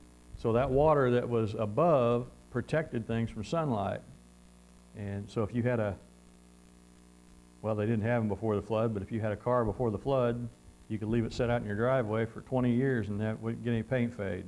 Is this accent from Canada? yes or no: no; Missouri, United States; And I'm from Missouri. I know what that stuff's about. We know where the hillbillies made their own wine, you know.